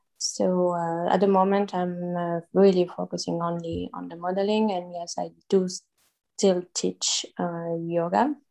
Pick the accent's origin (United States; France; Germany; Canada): France; English is a second language; now in Spain; I come from France. I am at the moment based in Spain